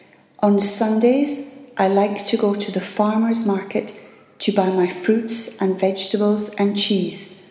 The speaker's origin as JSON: {"language": "English", "country": "France", "said": "I'm from France."}